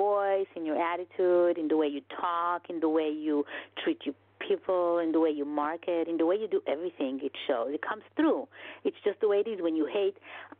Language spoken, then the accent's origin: English; Brooklyn, New York, United States; See, I grew up in Brooklyn, and I never even knew that.